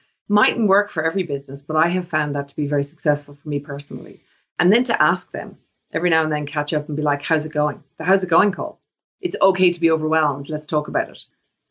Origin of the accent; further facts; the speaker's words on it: Ireland; I'm from Ireland, so I wanted to be closer.